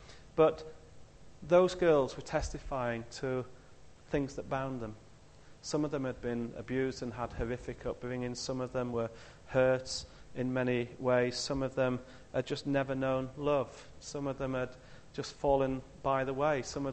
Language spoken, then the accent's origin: English; Yorkshire and the Humber, United Kingdom; You know, I'm a Yorkshireman.